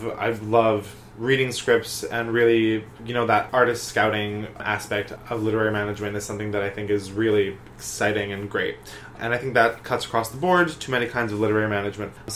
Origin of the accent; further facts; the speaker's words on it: New Jersey, United States; also born or lived in New York; I mean, like, I spent my life growing up in New Jersey and New York.